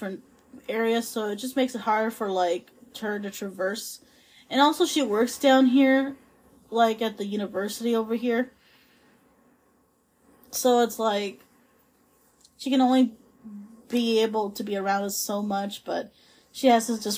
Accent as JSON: {"language": "English", "region": "California", "country": "United States", "tie": "born or raised there", "also_born_or_lived": "Las Vegas", "said": "I'm an out-of-state born Californian who grew up all my life here in the state of California, but was born in the most sinful city on earth, which is Las Vegas."}